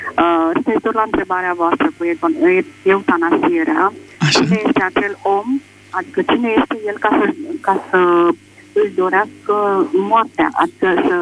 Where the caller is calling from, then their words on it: Alexandria, Teleorman, Romania; Sunt din Alexandria